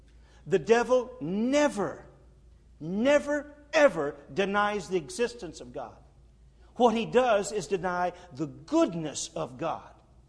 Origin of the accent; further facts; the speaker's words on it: Southern US, United States; I'm from the South.